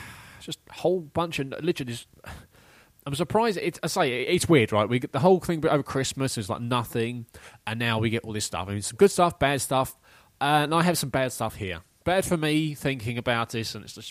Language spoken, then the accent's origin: English; London, United Kingdom; I'm from London.